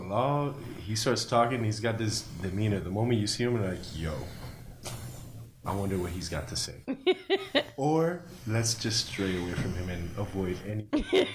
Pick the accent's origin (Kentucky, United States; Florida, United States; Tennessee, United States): Florida, United States; Miami; It's how many times have we ran into bad neighborhoods and walked out like nothing? But that's because we're from Miami.